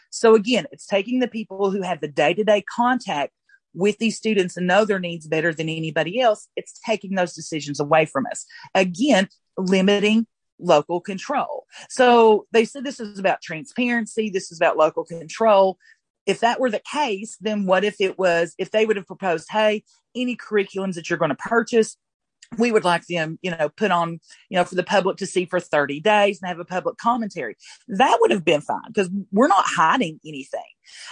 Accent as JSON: {"language": "English", "region": "Kentucky", "country": "United States", "said": "we are from, you know, far western Kentucky, Floyd County. I'm from Knox County."}